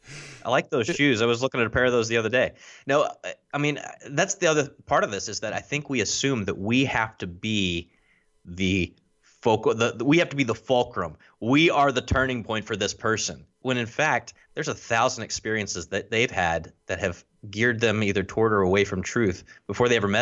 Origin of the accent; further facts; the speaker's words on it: Kentucky, United States; as John mentioned, I'm from Kentucky. Just because you're from Kentucky and you do, you know, you like fishing and drink Ale 8-1 and do all these other things that Kentucky people do, every Kentuckian is an individual, right?